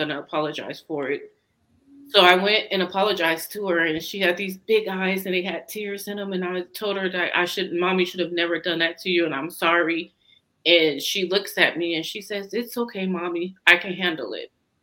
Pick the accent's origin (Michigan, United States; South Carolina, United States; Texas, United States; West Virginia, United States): Texas, United States; Dallas; Memorial Day, we're from Dallas.